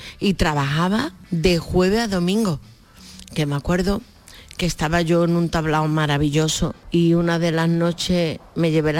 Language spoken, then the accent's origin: Spanish; Mexico; accent: Mexican; now in Switzerland; Dices que tengo un deje mexicano, pero si vieras lo que hago con el diccionario, sí, sí. No hablo inglés ni el castellano perfecto, pero me defiendo. Pero lo más gracioso es que cuando yo llegué a Suiza, porque en México...